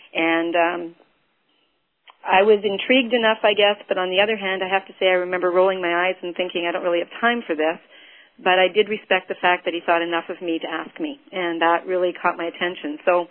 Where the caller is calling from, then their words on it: Winnipeg, Manitoba, Canada; Actually, we're sitting in our home-based office in Winnipeg, Manitoba, Canada.